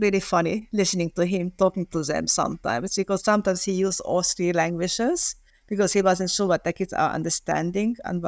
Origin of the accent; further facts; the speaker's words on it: Germany; We moved to Germany as Lyon. So I grew up in Germany, actually, and went to school in Germany. And this is where I met my husband. So my husband is German.